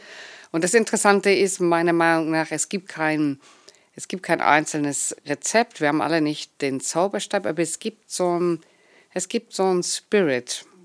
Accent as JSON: {"language": "German", "town": "Leipzig", "region": "Saxony", "country": "Germany", "tie": "born or raised there", "said": "Ich selber bin gebürtige Leipzigerin."}